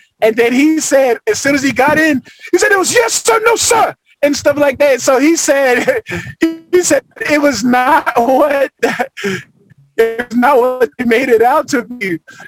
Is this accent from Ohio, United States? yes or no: no; Boston, Massachusetts, United States; born there; now in Arizona, United States; So I actually was born in Boston. I was born in Boston.